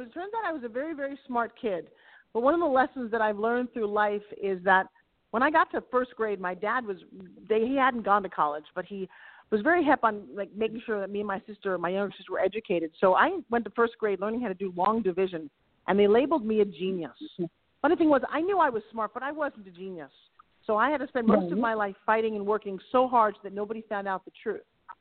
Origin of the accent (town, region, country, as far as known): New York, United States; born or raised there